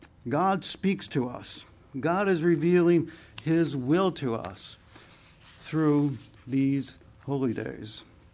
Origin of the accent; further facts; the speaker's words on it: Cleveland, Ohio, United States; And I grew up in Cleveland. It was 3 hours away, and I had $100.